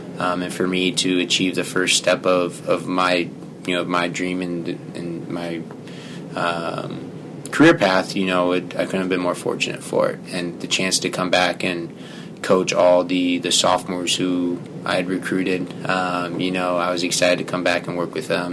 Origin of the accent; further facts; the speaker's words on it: Chicago, Illinois, United States; also born or lived in Iowa; now in Bluffton, United States; which made the transition from going from, you know, growing up in Chicago area to a 50,000 person town in Iowa to a relatively smaller town here in Bluffton of about 4,000.